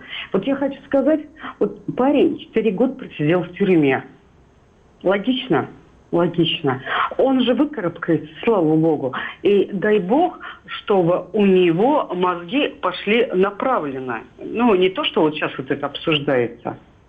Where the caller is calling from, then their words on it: Ulyanovsk, Ulyanovsk Oblast, Russia; Я ваш коллега из Ульяновска.